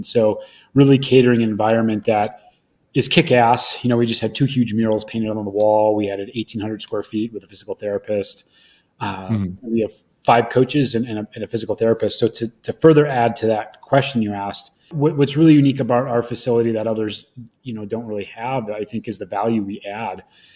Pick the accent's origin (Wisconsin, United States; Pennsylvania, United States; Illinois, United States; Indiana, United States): Wisconsin, United States; Wausau; which is just north of my hometown, Wausau, Wisconsin, about 20 minutes.